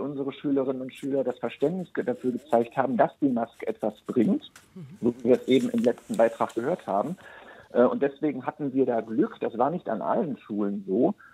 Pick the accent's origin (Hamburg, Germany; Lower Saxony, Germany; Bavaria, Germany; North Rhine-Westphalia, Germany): North Rhine-Westphalia, Germany; Wuppertal; also ich komme aus Wuppertal